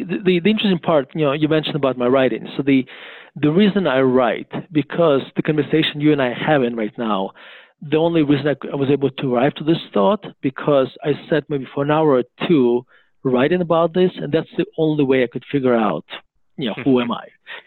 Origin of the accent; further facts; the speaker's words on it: United States; So that's not, that's part of the answer would be, I'm American.